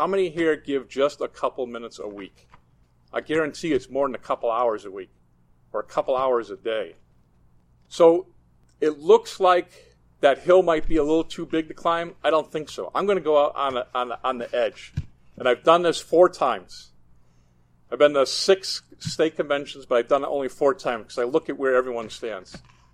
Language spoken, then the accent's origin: English; Connecticut, United States; I'm from Connecticut. I was a state deputy in Connecticut for 3 years.